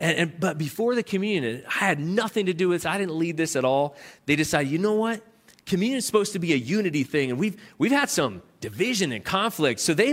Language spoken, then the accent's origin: English; New England, United States; Like, I thought, I'm from New England.